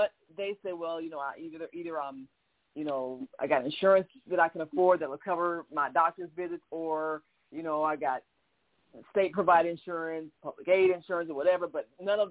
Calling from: Chicago, Illinois, United States; from Chicago, and I've got a question for your guest.

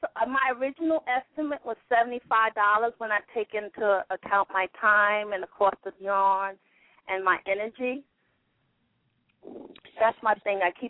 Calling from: Connecticut, United States; I'm calling from Connecticut.

